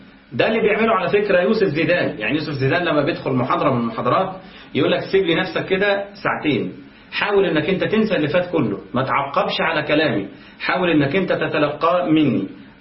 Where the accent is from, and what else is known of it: Egypt